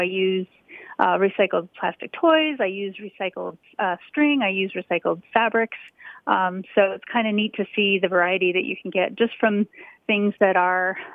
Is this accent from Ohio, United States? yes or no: no; Salt Lake City, Utah, United States; moved away as an adult; also born or lived in Idaho / Washington, D.C.; now in Colorado, United States; We lived in Washington, D.C. before this, but I was born in Idaho, and I grew up in Salt Lake City, Utah.